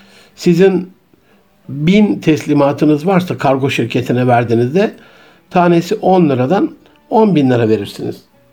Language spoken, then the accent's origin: Turkish; Gaziantep, Turkey; Ben geçen memleketime gittim, Gaziantep'e.